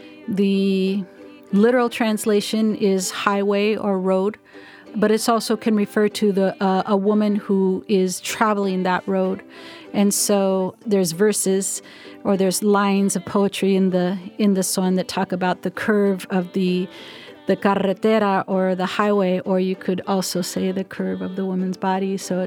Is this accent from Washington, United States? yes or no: no; California, United States; You know, I'm me, and I'm from the Bay Area, and this is our flavor.